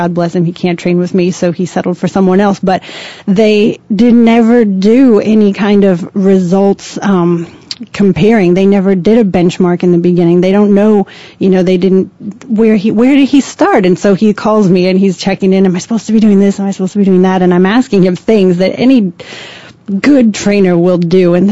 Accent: Montana, United States; Like I said, I'm from Montana, so we have a different kind of fitness there.

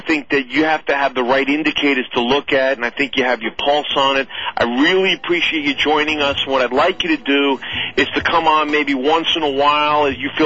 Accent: Manhattan, New York, United States; I grew up in Manhattan in a big four-bedroom apartment that never went co-op, and we moved out a long time ago.

